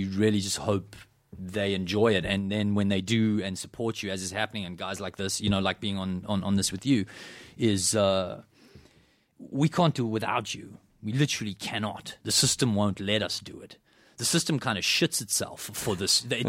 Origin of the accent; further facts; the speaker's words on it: South Africa; I grew up in South Africa. It doesn't get cold there, you know.